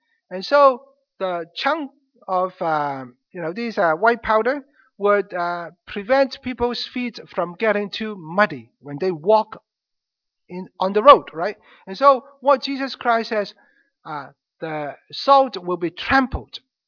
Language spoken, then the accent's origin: English; Hong Kong; Now, I grew up in Hong Kong. When I was younger or smaller, I used to live with my aunt.